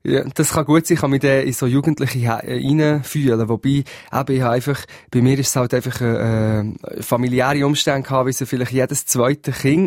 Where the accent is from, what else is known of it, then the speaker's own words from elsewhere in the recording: Switzerland; Ich bin ein Schweizer Bub, sozusagen.